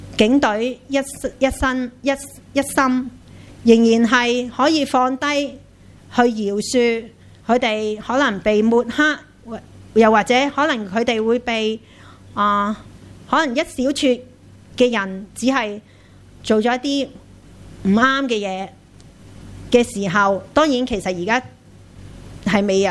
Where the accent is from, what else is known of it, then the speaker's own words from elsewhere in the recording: Hong Kong; 我们的前路，或者说我们香港人的命运